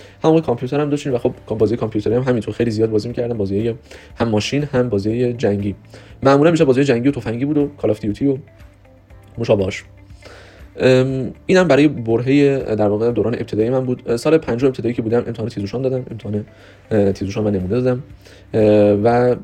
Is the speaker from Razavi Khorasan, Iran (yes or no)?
no; Sari, Mazandaran, Iran; born there; خب من متولد ساری هستم، متولد سال 76 در ساری